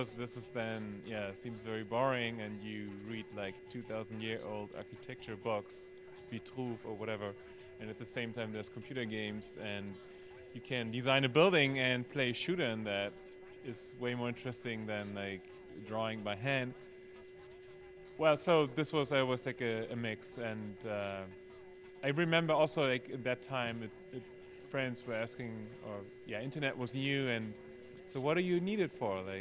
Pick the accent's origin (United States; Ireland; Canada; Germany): Germany; Bremen; moved away as an adult; now in Berlin, Germany; I started studying architecture in 95, so I moved from Bremen to Berlin, and I always had friends in Bremen also